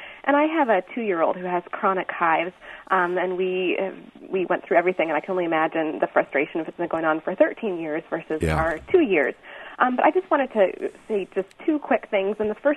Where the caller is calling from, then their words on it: Savoy, Illinois, United States; I was actually calling from Savoy.